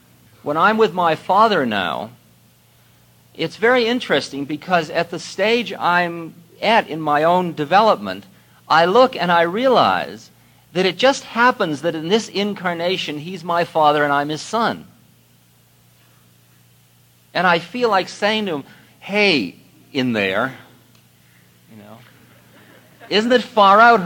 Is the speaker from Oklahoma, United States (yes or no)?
no; Newton Centre, Massachusetts, United States; What about all the rest of the people I grew up with in Newton Center